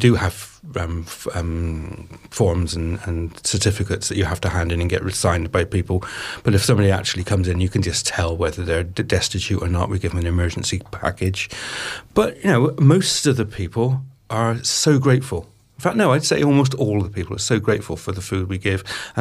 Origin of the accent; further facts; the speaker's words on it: Bristol, South West England, United Kingdom; I come from Knowle in Bristol, South Bristol. I went to Merriwood Boys in Knowle West. You know, I've lived in that world and I love it.